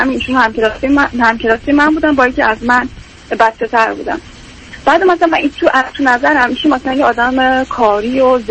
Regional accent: Kerman, Iran; توی شهری درس میخوندم که مثلا این فاصله برای من 1000 کیلومتری از شهر خودم که کرمان بود داشت.

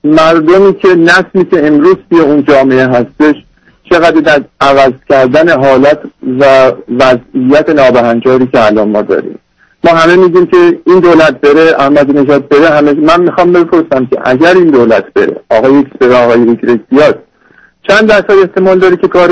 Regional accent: Iran; من به عنوان یک ایرانی، به عنوان یک جوان

